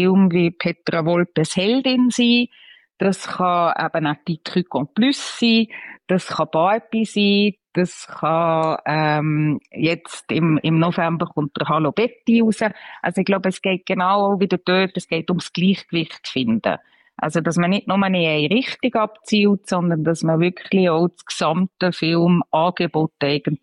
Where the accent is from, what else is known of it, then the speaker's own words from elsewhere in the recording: Switzerland; Jetzt glaube ich auch bei uns in der Schweiz, wir sind nicht nur von Amerika abhängig.